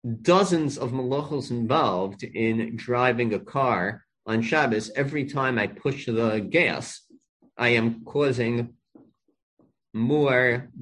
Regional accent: Five Towns, New York, United States; When I grew up in the Five Towns, they had a special garage for the Hatzalah ambulances.

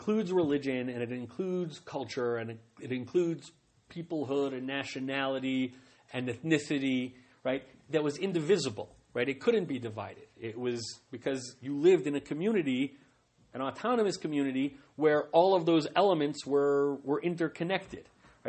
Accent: United States; Meaning, I grew up in America, so it's easier for me to understand the American mindset

